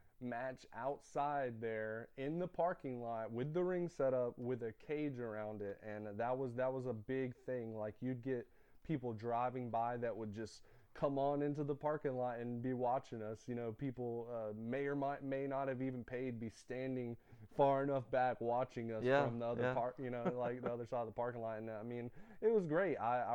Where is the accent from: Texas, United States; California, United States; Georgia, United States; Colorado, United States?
Georgia, United States; Savannah; I waited and drove all the way back to my hometown down in Savannah the next day.